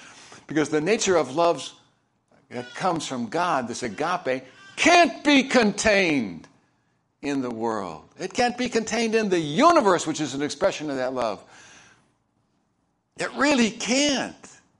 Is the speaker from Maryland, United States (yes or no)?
no; Chicago, Illinois, United States; Aurelio's Pizza is from Chicago. I'm from Chicago, and so it's got my favorite.